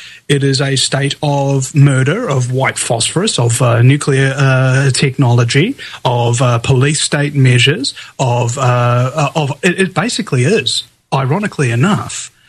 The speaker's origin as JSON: {"language": "English", "country": "New Zealand", "said": "I'm a New Zealander, and I wouldn't be able to call anywhere home except New Zealand."}